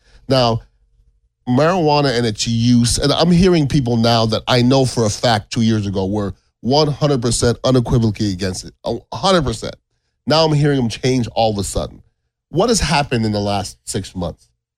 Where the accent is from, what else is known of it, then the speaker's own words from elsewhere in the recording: Canada; born there; And I'm being Canadian born.